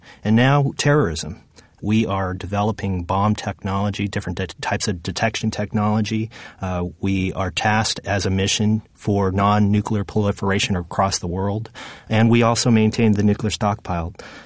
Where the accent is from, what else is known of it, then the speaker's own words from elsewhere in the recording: California, United States; One of my first experiences as a person that was growing up in the Bay Area was actually taking a tour at Lawrence Livermore Laboratory.